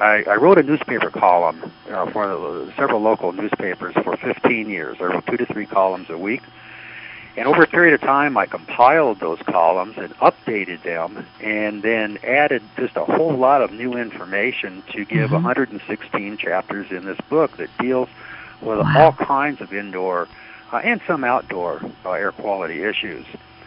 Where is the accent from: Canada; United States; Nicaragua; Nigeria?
United States; Los Angeles, California; now in Arizona, United States; I'm actually from the Los Angeles area. Grew up on Venice Beach and then went to Long Beach State and did a couple of years in India and then went to Oklahoma and then settled here in 1979 in Arizona.